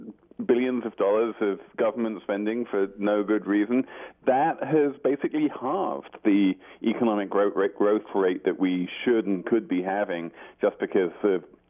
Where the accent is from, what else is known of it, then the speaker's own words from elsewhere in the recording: United Kingdom; my home country, if the United Kingdom